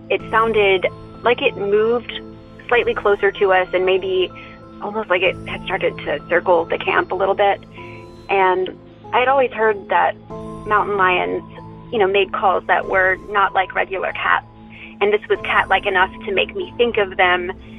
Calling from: North Carolina, United States; Hi, Derek. … I'm calling from Western North Carolina.

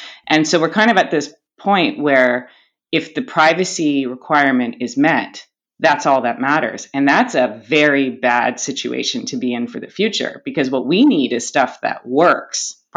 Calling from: Toronto, Ontario, Canada; I'm in Canada, I'm joining you from Toronto

